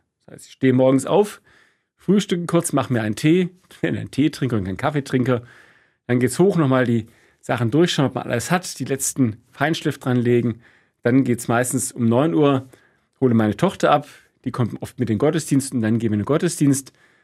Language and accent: German; Sindelfingen, Baden-Württemberg, Germany; also born or lived in Stuttgart; now in Krefeld, Germany; 53 Jahre alt, ich bin evangelischer Pfarrer. Ich bin gebürtig aus Stuttgart, in Sindelfingen groß geworden, im Schwabenland. Und dann in verschiedenen Stationen endlich irgendwann am Niederrhein gelandet. Und zwar seit 2014 wohnen wir hier am Niederrhein in Krefeld im schönen Hüls.